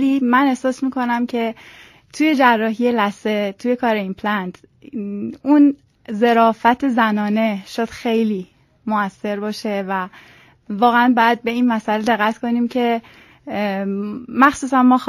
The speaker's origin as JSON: {"language": "Persian", "town": "Tehran", "region": "Tehran Province", "country": "Iran", "tie": "born there", "said": "من متولد تهران هستم و اینکه حالا اون قسمت سالشو به خاطر خانم بودنم فعلا حذفش بکنم، تحصیلات دانشگاهیم رو دانشگاه آزاد تهران عمومی رو گذروندم"}